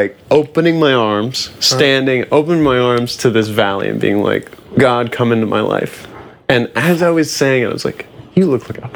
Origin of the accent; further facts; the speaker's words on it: North Carolina, United States; North Carolina.